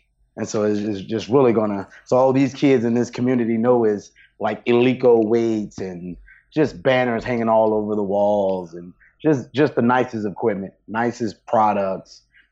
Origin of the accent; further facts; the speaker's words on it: St. Louis, Missouri, United States; based off my circumstances and how I grew up in St. Louis